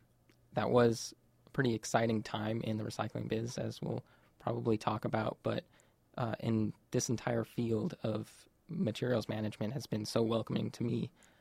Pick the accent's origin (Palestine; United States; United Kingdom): United States; Vancouver, Washington; also born or lived in Corvallis; Well, I'm from Vancouver, Washington, although I was living down in Corvallis when I was going to school.